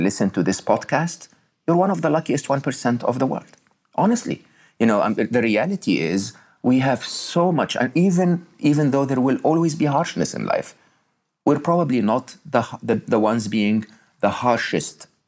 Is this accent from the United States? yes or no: no; Egypt; young and growing up in Egypt and didn't have much